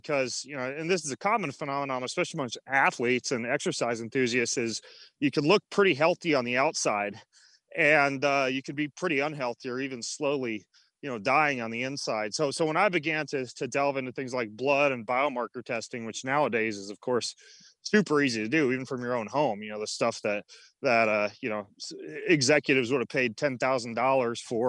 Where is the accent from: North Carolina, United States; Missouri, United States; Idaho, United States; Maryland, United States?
Idaho, United States; I grew up in North Idaho, up in what's called the Panhandle.